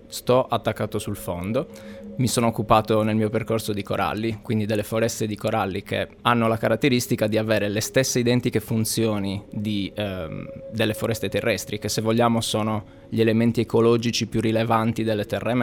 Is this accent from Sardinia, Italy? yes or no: yes; Cagliari, Sardinia, Italy; Sono cagliaritano dalla nascita e ho vissuto tutta la mia vita pressoché a Cagliari, o perlomeno avendo Cagliari come base.